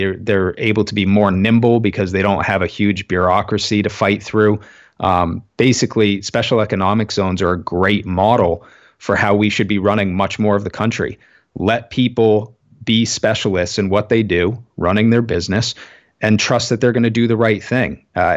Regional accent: Maine, United States; In my home state of Maine

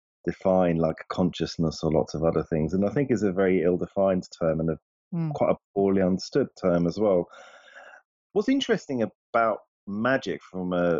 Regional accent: Switzerland; English is a second language; moved away as an adult; now in London, United Kingdom; I grew up in Switzerland. I, at the age of 19, I moved to London to start my career, really, as a professional magician.

